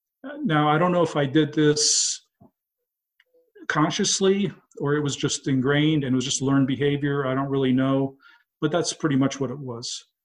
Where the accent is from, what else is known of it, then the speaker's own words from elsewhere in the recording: Iran; So as a seven-year-old and in my teenage years, I grew up in Iran.